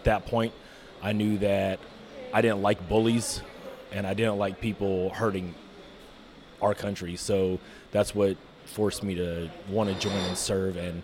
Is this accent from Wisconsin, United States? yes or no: no; Bossier City, Louisiana, United States; So I'm originally from Bossier City, Louisiana. Most people, I just tell, it's from Shreveport because that's where everybody knows it's at.